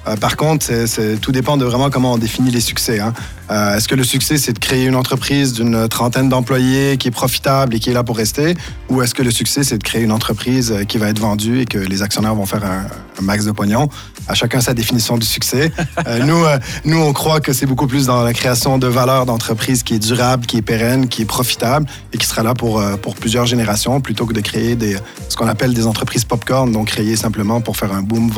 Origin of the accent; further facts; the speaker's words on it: Canada; Ouais, ça va rapidement être trahi par mon accent.